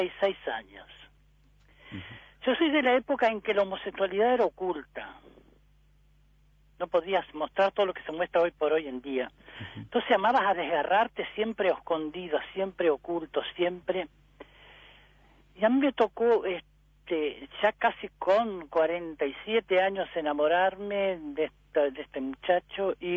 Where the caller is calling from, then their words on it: Santa Lucía, Canelones, Uruguay; soy de Santa Lucía, Canelones.